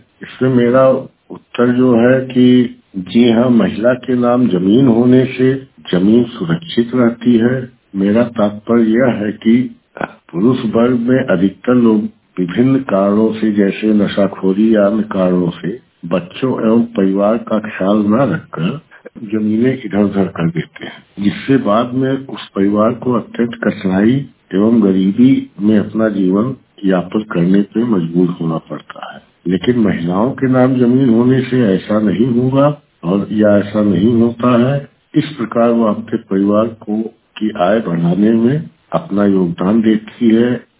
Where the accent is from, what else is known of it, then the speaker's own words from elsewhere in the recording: Basti, Uttar Pradesh, India; मेरी उम्र 49 वर्ष है, मैं बस्ती जिले का निवासी हूँ।